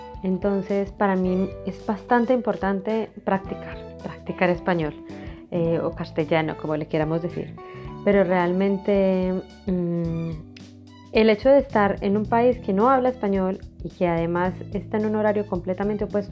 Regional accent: Colombia; moved away as an adult; now in Japan; de mi experiencia como colombiana y de haber vivido en Colombia pues 30 y pico de años, y ahora, ¿cierto? Que llevo ya 4 años viviendo en Japón

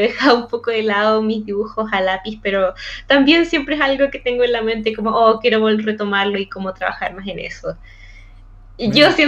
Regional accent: Santiago, Santiago Metropolitan Region, Chile; Yo soy de Santiago de Chile, en Latinoamérica.

